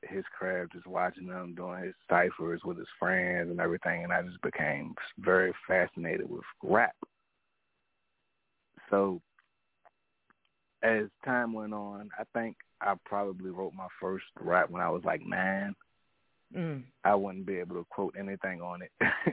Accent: Hampton, Virginia, United States; I'm calling from Hampton, Virginia, born and raised.

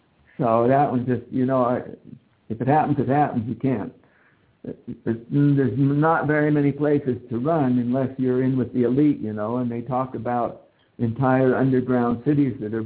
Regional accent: Pacific Northwest, United States; moved away; I lived in the Northwest, you know, I grew up in the Northwest, and I lived there for 15 years, and one of the reasons I moved is I felt a quake coming in the Northwest.

